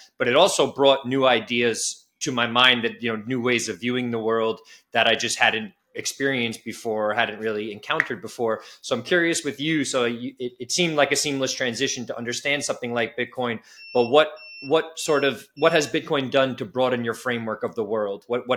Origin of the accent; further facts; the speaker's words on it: New York, United States; And also understanding hip hop growing up in New York.